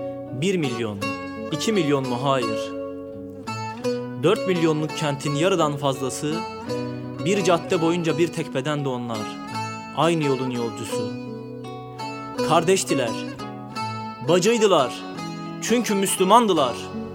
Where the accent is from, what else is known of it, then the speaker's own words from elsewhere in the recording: İzmit, Kocaeli, Turkey; born there; Ben de 91 İzmit doğumluyum.